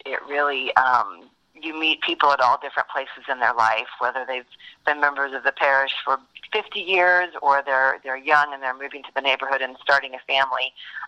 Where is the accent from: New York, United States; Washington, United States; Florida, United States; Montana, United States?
Florida, United States; Tampa; born there; also born or lived in Midwest / California; I was born in Tampa, Florida in 1970.